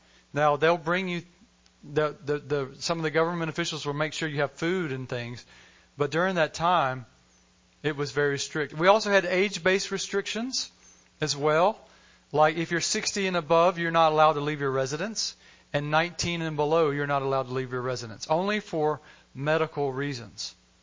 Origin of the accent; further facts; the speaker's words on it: Alabama, United States; because even in growing up in Alabama, we all know who Jesus is